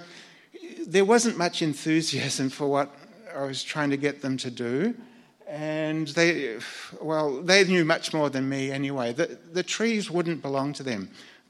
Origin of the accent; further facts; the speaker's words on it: Myrtleford, Victoria, Australia; at the time I was growing up in Myrtleford